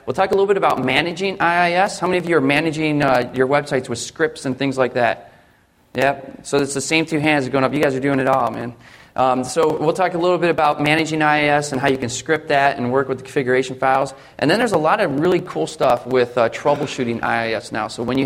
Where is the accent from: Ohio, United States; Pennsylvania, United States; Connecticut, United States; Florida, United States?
Ohio, United States; Columbus; I'm from Columbus, Ohio, and I cover Michigan, Ohio, and Kentucky.